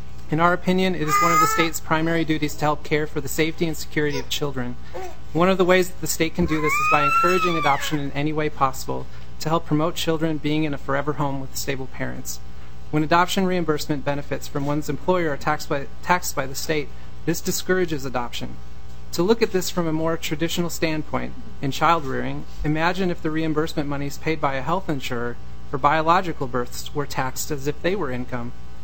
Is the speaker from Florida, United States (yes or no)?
no; Rochester, Minnesota, United States; I'm from Rochester, Minnesota.